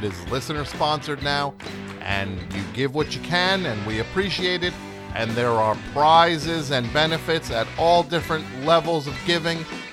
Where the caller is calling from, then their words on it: Washington, District of Columbia, United States; Where am I calling from? Washington